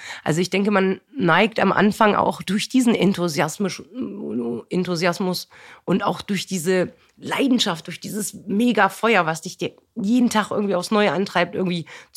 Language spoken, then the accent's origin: German; Harz, Germany; Bei uns, ich komme aus dem Harz.